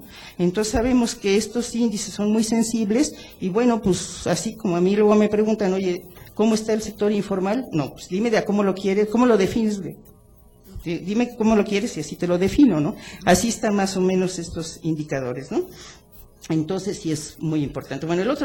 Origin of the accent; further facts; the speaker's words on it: Cuernavaca, Morelos, Mexico; y yo les puedo decir, en mi pueblo, que es Cuernavaca